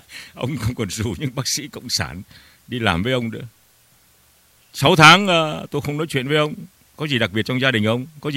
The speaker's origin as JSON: {"language": "Vietnamese", "region": "Nam Định", "country": "Vietnam", "tie": "born or raised there", "said": "Quê tôi ở trên Nam Định cũng khổ lắm ông ạ. Tôi nhìn những cái hình ảnh nơi tôi sinh ra khổ lắm."}